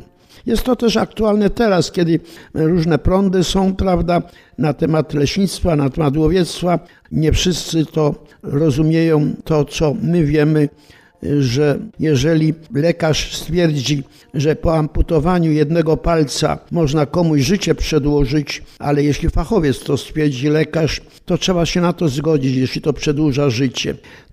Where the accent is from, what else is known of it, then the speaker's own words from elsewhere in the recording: Pabianice, Łódź Voivodeship, Poland; also born or lived in Moscow, Russia; Wprawdzie urodziłem się w Moskwie, wychowałem się w Pabianicach, to Kalisz był mi też bliski.